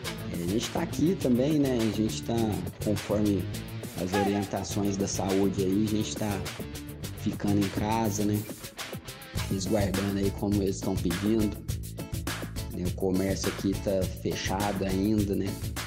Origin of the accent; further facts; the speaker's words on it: Franca, São Paulo, Brazil; Voltei pra minha cidade natal, em Franca. Voltei numa época bem atípica, né?